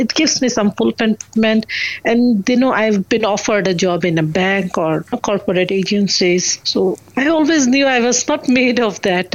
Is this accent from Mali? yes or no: no; Bangladesh; I was a national UNV as well for UNDP in my home country, Bangladesh.